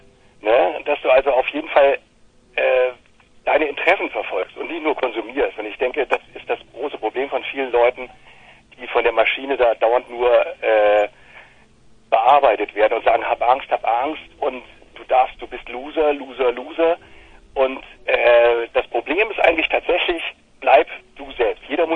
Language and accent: German; Hesse, Germany; Ich komme ursprünglich nicht aus Hamburg, sondern aus Nordhessen